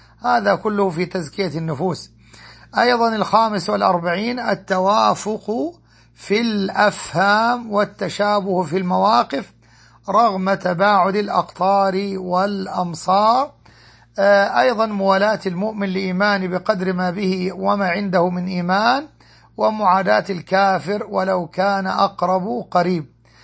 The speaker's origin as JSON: {"language": "Arabic", "country": "Egypt", "said": "وأن يحفظ بلادنا مصر من كل مكروه وسوء"}